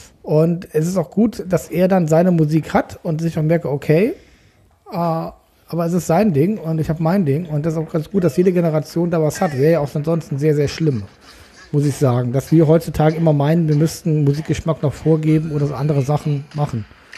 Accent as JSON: {"language": "German", "region": "West Germany", "country": "Germany", "said": "Das interessiert mich als Wessi sehr, um euer Leben besser verstehen zu können."}